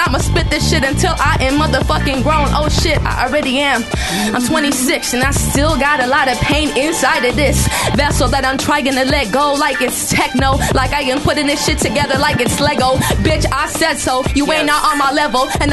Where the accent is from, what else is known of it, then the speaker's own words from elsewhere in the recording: Los Angeles, California, United States; I grew up in Los Angeles, raised by a single mother.